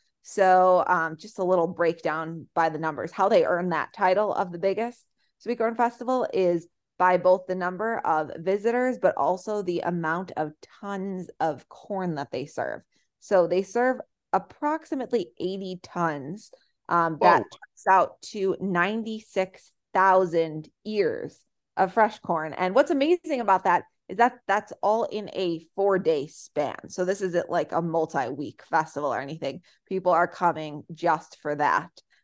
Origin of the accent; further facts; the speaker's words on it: Chicago, Illinois, United States; because I'm very much from the Chicago area